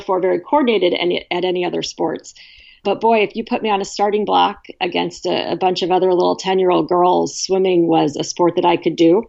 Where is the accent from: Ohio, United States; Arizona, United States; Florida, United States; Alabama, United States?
Arizona, United States; Now, growing up in Arizona, that is a term I had never heard of before